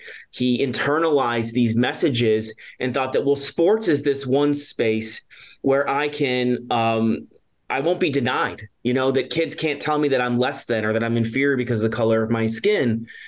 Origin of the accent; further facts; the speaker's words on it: Chicago, Illinois, United States; And so his career in many ways shaped my youth, like a lot of kids growing up in the Chicagoland area.